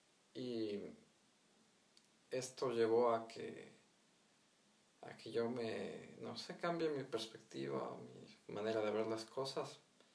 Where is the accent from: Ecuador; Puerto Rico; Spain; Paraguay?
Ecuador; Hablamos español porque yo vengo de América Latina